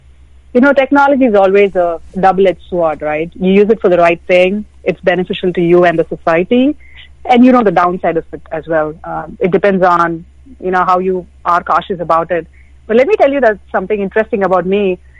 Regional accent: India; I mean, at least growing up in India, we had standard channels from the government

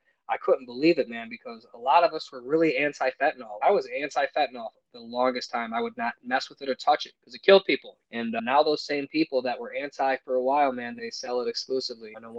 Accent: Ohio, United States; in my hometown, there's a wonderful recovery movement here in Bellevue, Sandusky, Port Clinton.

